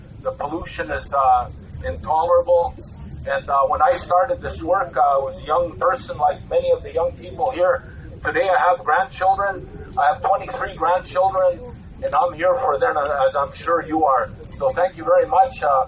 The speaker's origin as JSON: {"language": "English", "region": "Alberta", "country": "Canada", "said": "I just gave you a greeting in my Cree language. I'm from Beaver Lake Cree Nation … I'm right on the tar sands."}